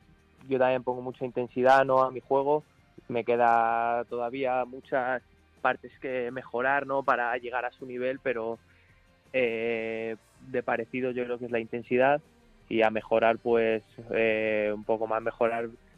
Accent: Daganzo, Community of Madrid, Spain; Yo soy de Daganzo.

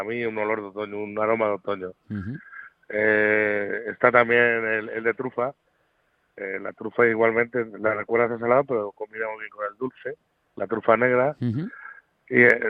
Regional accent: Pantoja, Castilla-La Mancha, Spain; No, en Toledo.

